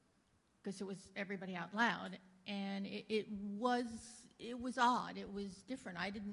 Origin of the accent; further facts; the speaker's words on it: Florida, United States; also born or lived in New York; Growing up in South Florida, back in the day, we got up, said the Pledge of Allegiance and the Lord's Prayer, and everybody stood up. And I, originally from New York